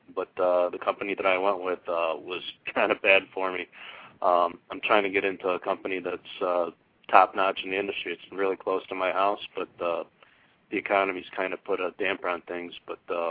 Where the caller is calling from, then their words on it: Cleveland, Ohio, United States; I'm calling from Cleveland, Ohio.